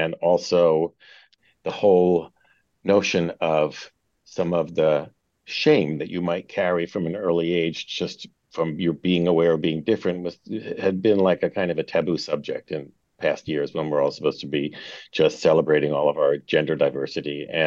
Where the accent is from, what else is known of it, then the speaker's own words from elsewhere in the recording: Philadelphia, Pennsylvania, United States; And I grew up in Philly with very enlightened parents. And that was in the days when, you know, Broadway shows would come through Philly on their way to Broadway and have tryouts.